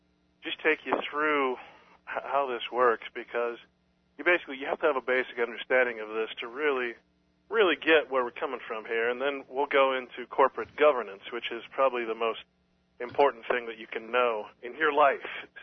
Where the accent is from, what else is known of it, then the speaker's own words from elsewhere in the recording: Sacramento, California, United States; So if I look at Sacramento, for example, my hometown